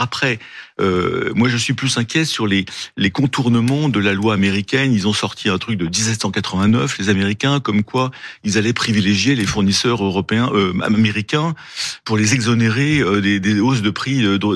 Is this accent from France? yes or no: yes; France; Moi, je suis français avant d'être européen.